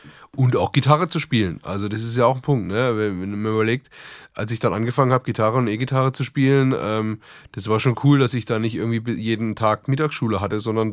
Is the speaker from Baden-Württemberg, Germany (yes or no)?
yes; Bad Rappenau, Baden-Württemberg, Germany; also born or lived in Heidelberg; Ich bin in Heidelberg geboren, im schönen Heidelberg und bin auch hier in der Nähe aufgewachsen von Heidelberg, also in Heilbronn, Landkreis Heilbronn und der Ort heißt Bad Rappenau.